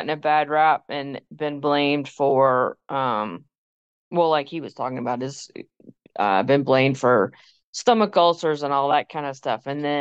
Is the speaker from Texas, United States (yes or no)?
yes; Texas, United States; I mean, most people know I grew up in Texas.